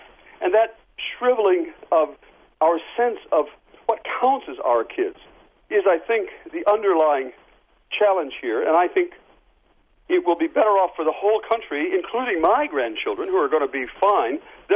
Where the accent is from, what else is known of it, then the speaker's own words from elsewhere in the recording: Port Clinton, Ohio, United States; like as when I was growing up in Port Clinton, when my parents used the term our kids, they didn't mean just my sister and me. They meant all the kids in town.